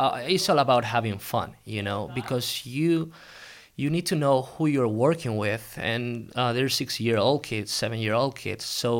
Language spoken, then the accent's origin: English; Madrid, Community of Madrid, Spain; English is a second language; now in United States; I'm 27 years old. I'm from Madrid, from Spain.